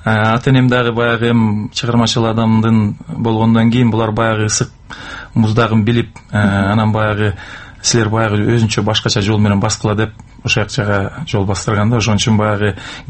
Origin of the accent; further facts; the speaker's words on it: Kyzyl-Suu, Issyk-Kul Region, Kyrgyzstan; мен эми айылда өскөнүм менен орусча айылда өстүм, Покровка деген, азыр Кызыл суу дейт.